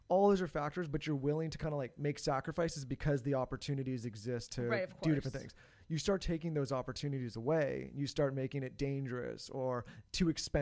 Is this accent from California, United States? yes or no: yes; San Diego, California, United States; Like, obviously, we were born and raised in San Diego